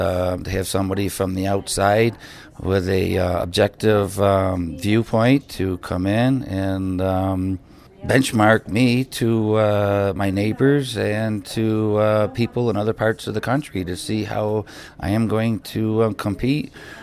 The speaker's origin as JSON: {"language": "English", "town": "Caledonia", "region": "New York", "country": "United States", "said": "from Caledonia, a small town in upstate New York, just south of Rochester."}